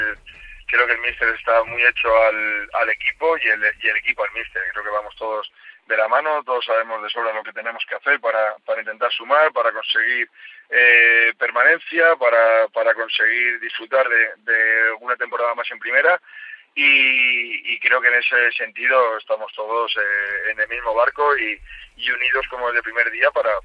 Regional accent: Madrid, Community of Madrid, Spain; tengo la suerte de estar en la ciudad de donde soy. Yo soy madrileño, soy ticantino, como bien has dicho, entonces es verdad que aquí ya tengo mi vida hecha

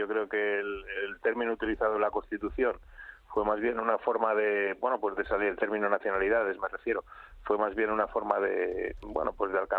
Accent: Basque Country, Spain; como diputado vasco que soy, le puedo asegurar que esto es un concepto en el País Vasco asumido

